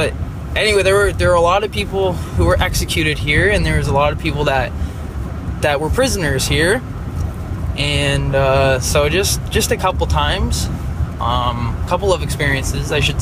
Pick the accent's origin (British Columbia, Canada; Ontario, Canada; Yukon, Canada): Ontario, Canada; I'm from Ontario, Canada